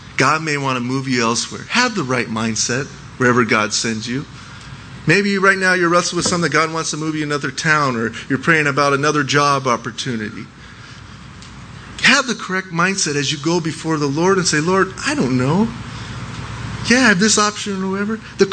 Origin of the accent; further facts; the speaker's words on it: United States; yeah, I'm an American, that's great and all